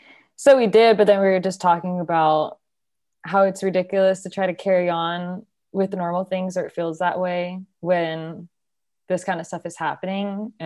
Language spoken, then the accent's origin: English; San Diego, California, United States; now in Seattle, United States; I'm from San Diego, but I've been in Seattle for a few years for school.